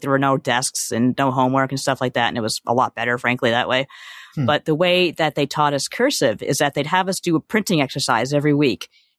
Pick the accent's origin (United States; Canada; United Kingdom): Canada; And as the Canadian, I have to ask, what the hell is junior year?